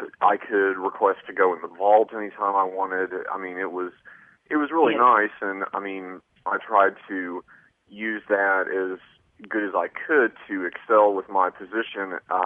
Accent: the South, United States; accent: Southern; now in Los Angeles, United States; It would probably help to neutralize my Southern accent.

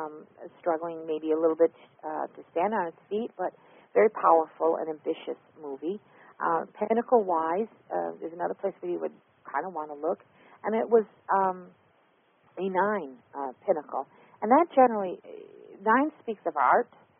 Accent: New York, United States; being a New Yorker originally, I'm born and raised in New York

